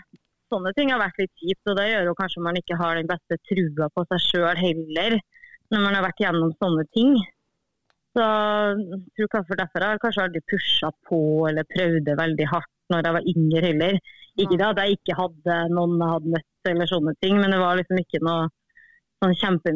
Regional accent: Steinkjer, Trøndelag, Norway; now in Trondheim, Norway; Jeg 43 år, og kommer fra Steinkjer opprinnelig, men bor nå i Trondheim.

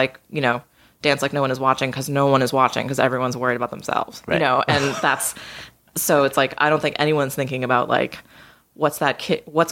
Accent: Massachusetts, United States; Yeah, I grew up just outside of Boston.

